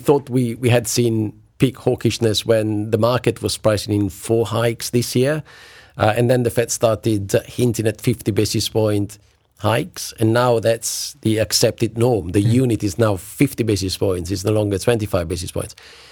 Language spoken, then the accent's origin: English; Italy; So my home country, Italy, is of course the one that stands out the most.